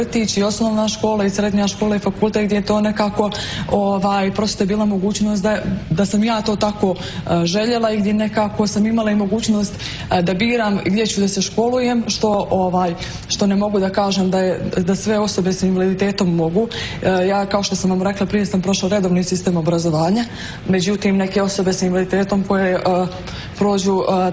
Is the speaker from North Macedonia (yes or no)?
no; Nikšić, Nikšić Municipality, Montenegro; Moji roditelji su u Nikšiću. I ja sam odrasla u Nikšiću